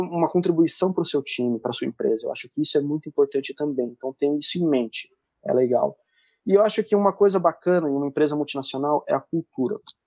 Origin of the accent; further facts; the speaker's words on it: Limeira, São Paulo, Brazil; Cara, eu sou de Limeira, uma cidade interior, pouco mais de 300 mil habitantes